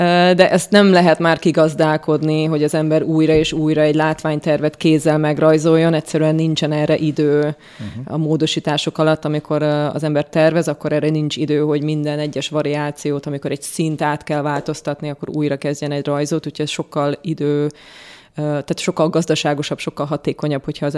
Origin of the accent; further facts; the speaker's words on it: Bonyhád, Tolna, Hungary; born there; Így van, ott születtem, igen.